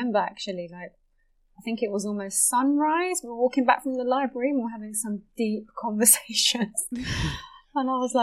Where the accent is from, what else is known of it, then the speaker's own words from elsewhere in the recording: East of England, United Kingdom; So I was brought up in Essex, so I was born and raised in the UK.